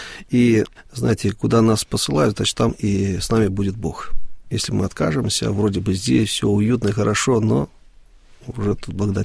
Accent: Kazakhstan; born there; я сам родился в Казахстане, и мне, ну, близок этот менталитет, этот народ. Среди казахов было множество друзей.

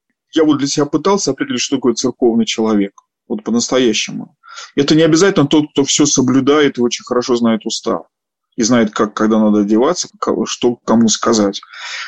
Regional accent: Moscow, Russia; я москвич

